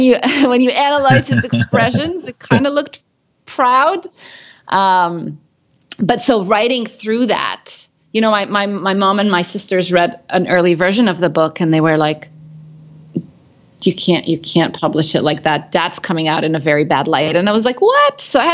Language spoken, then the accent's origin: English; Cairo, Cairo Governorate, Egypt; moved away as an adult; well, I grew up in Cairo, and then I, you know, wore the hijab, and then I moved to Cambridge